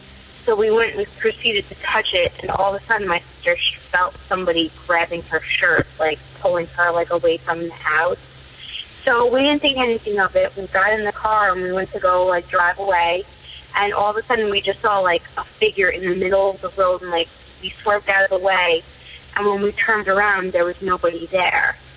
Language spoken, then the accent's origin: English; Long Island, New York, United States; I'm from Long Island, New York.